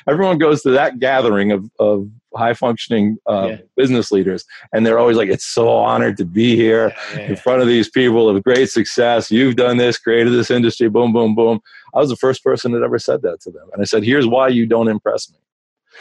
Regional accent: New Jersey, United States; I come from New Jersey. We're very honest.

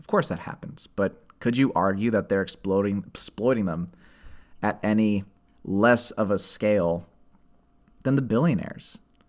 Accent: Austin, Texas, United States; because it shot in my hometown of Austin, and my mom didn't know that I booked it.

